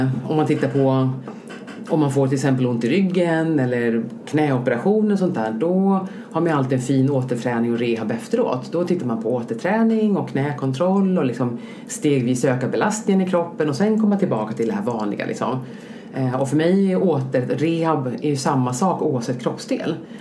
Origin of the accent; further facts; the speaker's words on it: Stockholm, Stockholm County, Sweden; Jag är uppvuxen här i Stockholm